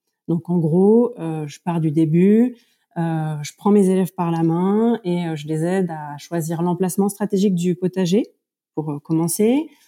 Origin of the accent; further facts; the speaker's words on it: Paris, Île-de-France, France; j'ai grandi en ville à Paris, et j'étais plutôt la fille qui faisait crever toutes les plantes vertes.